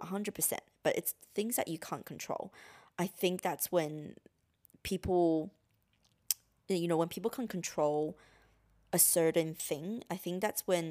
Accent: Australia; growing up in Australia as an Asian, it is hard.

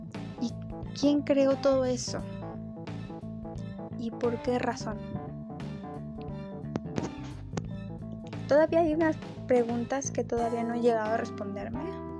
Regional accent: Mexico; Yo me crecí en una familia católica, yo soy de México

